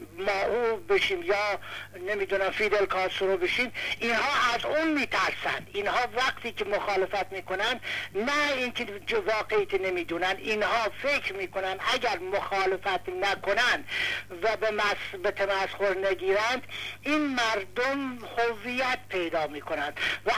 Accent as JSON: {"language": "Persian", "country": "Iran", "said": "یعنی من به عنوان یک ایرانی و شما به عنوان یک ایرانی"}